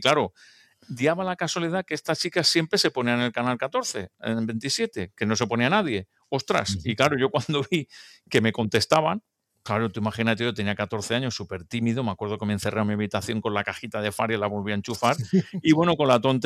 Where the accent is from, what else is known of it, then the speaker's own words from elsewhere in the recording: Barcelona, Catalonia, Spain; born there; also born or lived in Sant Boi de Llobregat; now in Sitges, Spain; soy de la provincia de Barcelona, nací en Barcelona, aunque estuve muchos años viviendo en una provincia que se llama Sant Boi de Llobregat, y luego fui cambiando a otros sitios y en la actualidad estoy viviendo en la población costera de Sitges